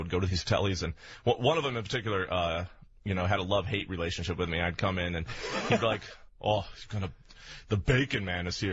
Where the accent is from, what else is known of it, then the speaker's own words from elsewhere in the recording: Missouri, United States; I grew up down in Missouri